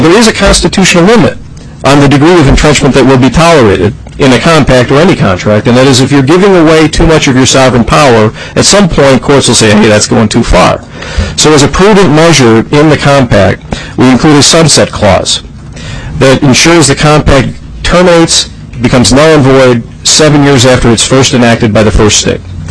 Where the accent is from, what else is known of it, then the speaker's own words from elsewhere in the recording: Chicago, Illinois, United States; From Chicago, the city.